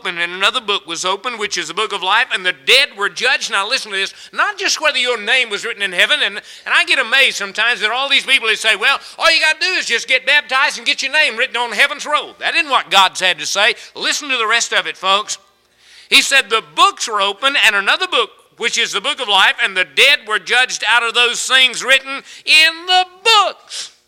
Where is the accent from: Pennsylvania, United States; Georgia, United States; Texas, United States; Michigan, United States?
Texas, United States; Hallsville; it was a neighbor of mine when I was growing up in Hallsville, Texas, right next door to my house